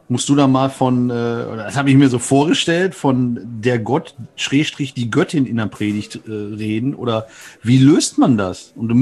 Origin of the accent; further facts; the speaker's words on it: Kamp-Lintfort, North Rhine-Westphalia, Germany; Also ich bin groß geworden in Kamp-Lintfort in der St. Josef-Gemeinde